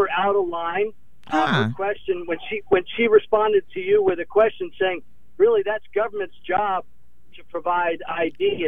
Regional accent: Baltimore, Maryland, United States; about our home city. I'm also from Baltimore.

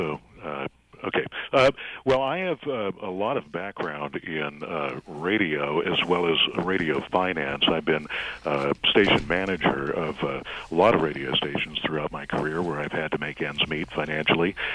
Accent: Netherlands; I grew up in here in the Netherlands, where a lot of community radio, it's really kind of all community radio

